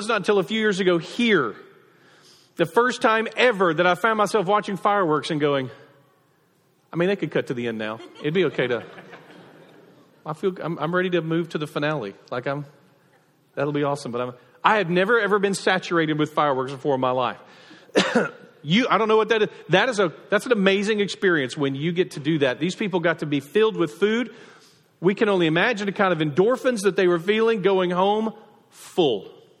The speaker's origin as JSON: {"language": "English", "town": "Nacogdoches", "region": "Texas", "country": "United States", "tie": "born or raised there", "said": "I grew up in Nacogdoches where we, though we had plenty to eat, our fireworks show every year just was lame."}